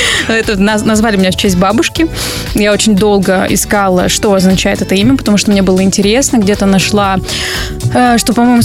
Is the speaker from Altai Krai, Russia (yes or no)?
no; Stavropol Krai, Russia; born there; Я родилась в Ставропольском крае